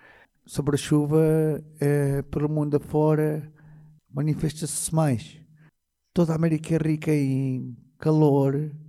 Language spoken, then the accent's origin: Portuguese; Colombia; Portuguese is a second language; A chuva é um fenómeno que se manifesta 2 vezes por ano na minha terra, na Colômbia, em novembro.